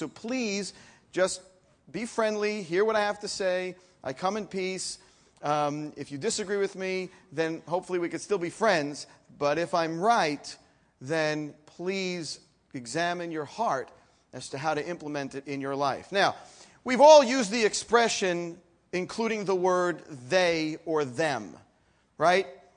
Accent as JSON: {"language": "English", "town": "New York City", "region": "New York", "country": "United States", "said": "I am from the Bronx originally"}